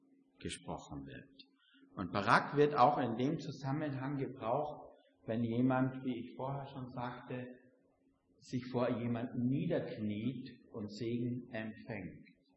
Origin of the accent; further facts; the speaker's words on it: Carinthia, Austria; also born or lived in Styria; Ich bin in der Steiermark geboren und in Kärnten aufgewachsen, zwei Bundesländer in Österreich.